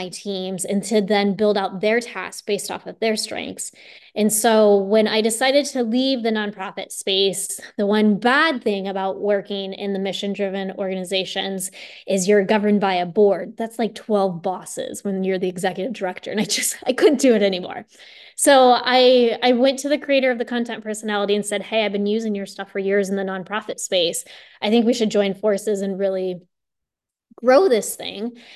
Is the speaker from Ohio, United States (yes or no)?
no; Iowa, United States; I was 9 and I grew up in Iowa and I raced go-karts.